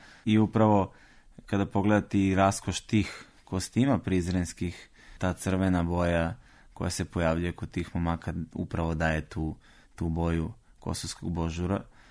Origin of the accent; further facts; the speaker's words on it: Leskovac, Southern and Eastern Serbia, Serbia; also born or lived in Niš; Ja sam rođen u Nišu, odrastao u Leskovcu, imam porekla i sa majčine strane sa tom lužnicom, odnosno tim šopskim dijalektom.